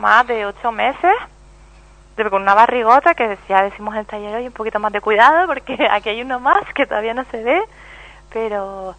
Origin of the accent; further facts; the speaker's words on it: Telde, Canary Islands, Spain; born there; soy nacida en Telde, o sea, pero mi madre es alemana y mi padre fue inglés